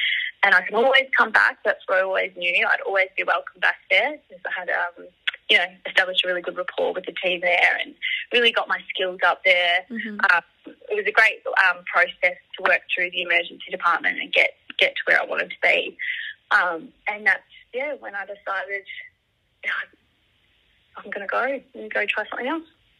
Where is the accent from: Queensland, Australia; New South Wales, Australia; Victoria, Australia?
Victoria, Australia; oh, hey, I'm a nurse from Vic, like, just wanted to pop in and see what goes on in here